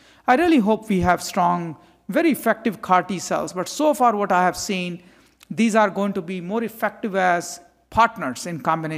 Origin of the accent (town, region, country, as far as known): India; born or raised there